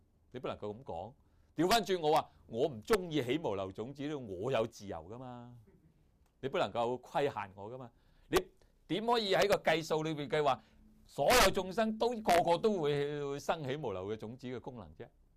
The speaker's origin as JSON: {"language": "Cantonese", "country": "China", "said": "究竟我哋中國人咧就嗰個思想咧就有佢嘅特性啊！"}